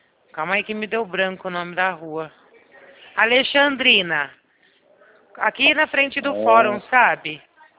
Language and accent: Portuguese; São Carlos, São Paulo, Brazil; Sou daqui de São Carlos, sim.